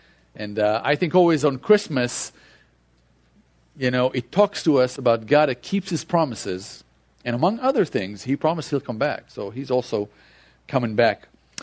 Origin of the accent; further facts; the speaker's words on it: Israel; I was born and raised in Israel to what we would call a traditional Jewish family. Never heard about Jesus.